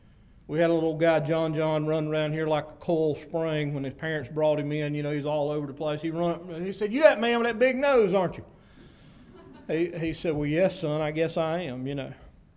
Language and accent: English; United States; born there; I was born in America. I'm thankful for that, but I didn't choose that. I was born here, you know, my parents lived here, so that's where I was born.